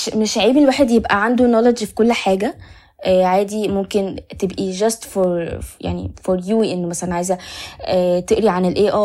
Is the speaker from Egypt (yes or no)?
yes; Egypt; احنا عندنا في مصر شباب مؤهلين بشكل كبير جدا للمجال